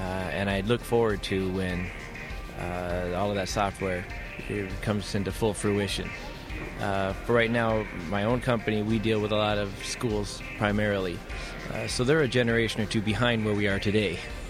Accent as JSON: {"language": "English", "town": "Big Rapids", "region": "Michigan", "country": "United States", "said": "I'm from Big Rapids, Michigan."}